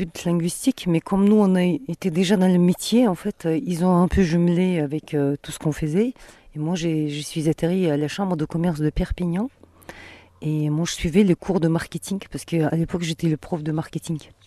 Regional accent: Ulaanbaatar, Mongolia; je suis native d'Oulan-Bator

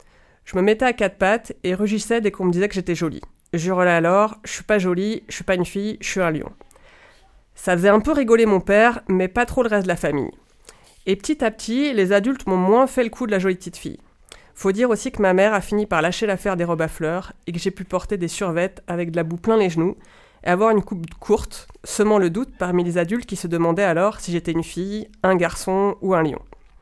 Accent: Bourg-en-Bresse, Auvergne-Rhône-Alpes, France; mon enfance à Bourg-en-Bresse dans les années 90.

